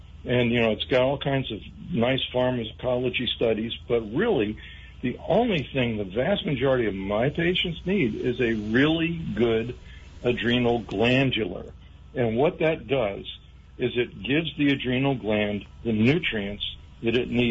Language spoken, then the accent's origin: English; Kentucky, United States; since I'm from Kentucky and we are all about horses here